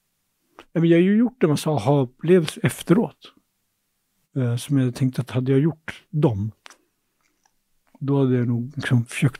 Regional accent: Tensta, Stockholm County, Sweden; under min uppväxt i Tensta

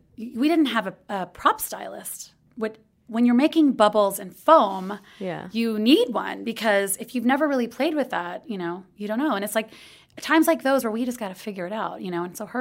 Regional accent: Texas, United States; In Texas.

